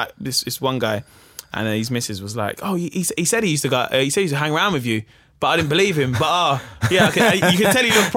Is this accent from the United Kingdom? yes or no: yes; Camberwell, London, United Kingdom; I grew up in Camberwell.